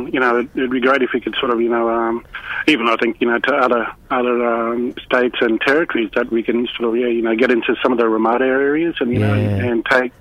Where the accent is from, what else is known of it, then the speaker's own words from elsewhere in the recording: Townsville, Queensland, Australia; also born or lived in Torres Strait; Well, I was born up in Torres Strait, but I was raised in Townsville, so I'm a Townsville local person.